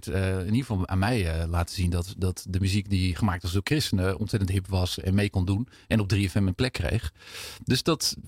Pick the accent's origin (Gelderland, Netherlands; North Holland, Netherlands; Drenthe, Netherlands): North Holland, Netherlands; Huizen; Ik kwam echt uit de Huizen. Dat is hier om de hoek. Mm. En dat is een gemeenschap, heel warm nest. Heel christelijk opgevoed.